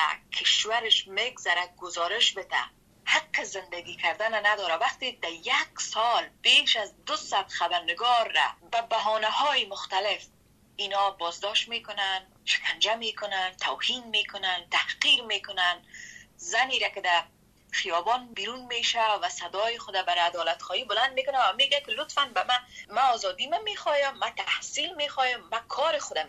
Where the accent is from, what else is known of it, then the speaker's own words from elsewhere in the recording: Afghanistan; moved away; ما خود ماهاست که از افغانستان بیرون آمدیم،